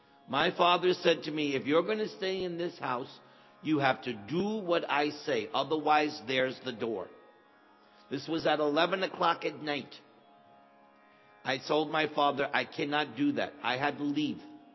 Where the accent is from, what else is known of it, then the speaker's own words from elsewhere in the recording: New York, United States; I'm not Indian. I'm American. I'm from New York.